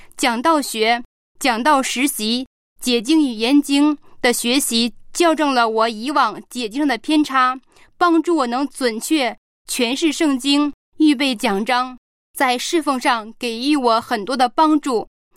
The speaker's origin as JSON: {"language": "Chinese", "region": "Heilongjiang", "country": "China", "said": "我是黑龙江的"}